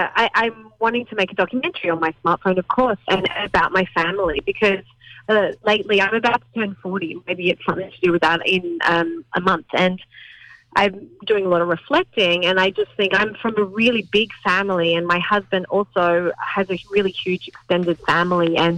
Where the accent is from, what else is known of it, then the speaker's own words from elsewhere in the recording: Sydney, New South Wales, Australia; So I'm from Sydney. I grew up in southwest Sydney and I'm the eldest of four children. And my dad's the baby of 10 in a good old Irish Catholic tradition. And so I grew up surrounded by a massive family.